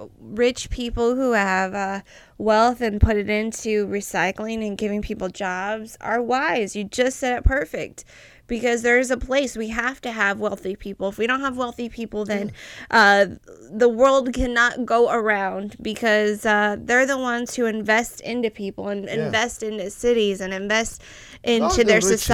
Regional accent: United States; I grew up in America. I grew up having clean water.

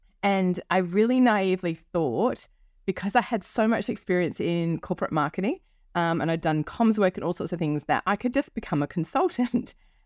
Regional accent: Perth, Western Australia, Australia; And I didn't do any research into what that looked like in my hometown in Perth, which is a tiny city compared to London, for example.

